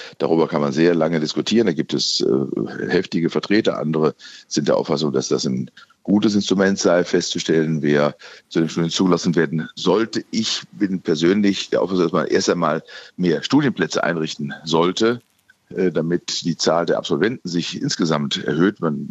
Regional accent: Bielefeld, North Rhine-Westphalia, Germany; Neue in Bielefeld zum Beispiel, meiner Heimatstadt

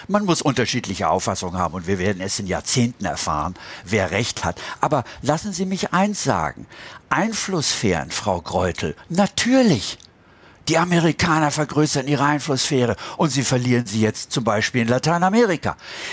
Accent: Kappel, Baden-Württemberg, Germany; ich schließe mit einer Erinnerung an meine Kindheit in Kappel bei Freiburg.

